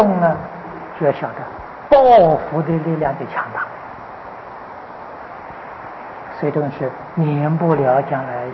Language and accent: Chinese; Taiwan; 我们台湾人所吃的世界第一啊